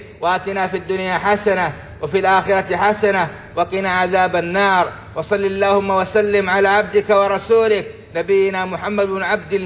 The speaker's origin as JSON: {"language": "Arabic", "country": "Saudi Arabia", "said": "اللهم أدم على بلادنا السعودية نعمة الإسلام والعمل بالسنة والقرآن"}